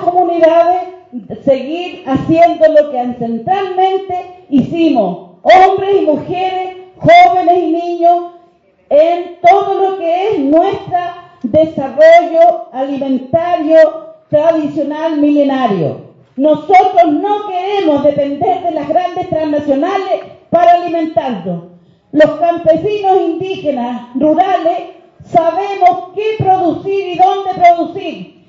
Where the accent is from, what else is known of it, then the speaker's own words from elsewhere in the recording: Chile; Soy una dirigente campesina de mujeres rurales indígenas, vengo de Chile